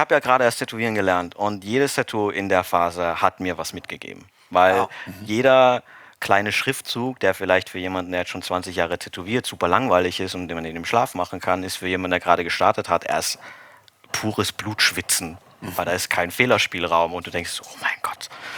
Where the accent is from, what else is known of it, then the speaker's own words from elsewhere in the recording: Austria; ich komme aus Österreich eigentlich